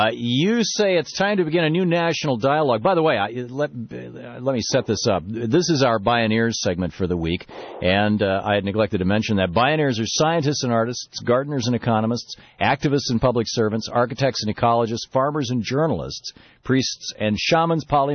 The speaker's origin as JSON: {"language": "English", "region": "Michigan", "country": "United States", "tie": "born or raised there", "said": "I grew up in Michigan, and I can tell you, in Michigan there's a lot of places that in 1970 were thriving and today are gone"}